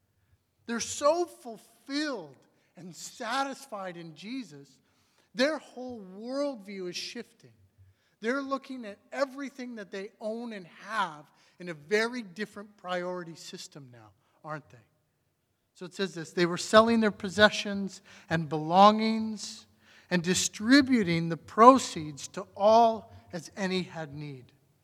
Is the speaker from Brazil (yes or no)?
no; Saskatchewan, Canada; and I grew up in Saskatchewan when I was a kid.